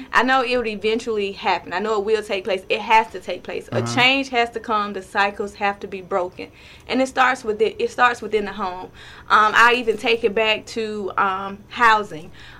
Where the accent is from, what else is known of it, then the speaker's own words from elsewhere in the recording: Pittsview, Alabama, United States; I'm from Pittsview, Alabama.